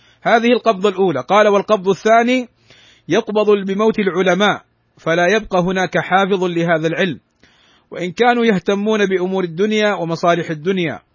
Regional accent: Saudi Arabia; في بلادنا المملكة العربية السعودية

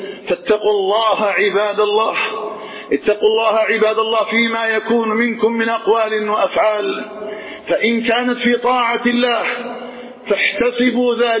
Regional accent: Algeria; اللهم اجعل بلدنا الجزائر آمنا مطمئنا

